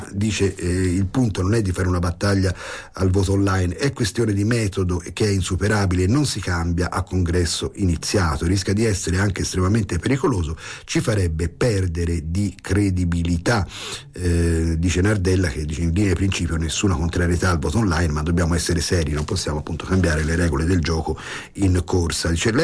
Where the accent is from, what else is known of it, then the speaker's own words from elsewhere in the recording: Florence, Tuscany, Italy; come fiorentini e come toscani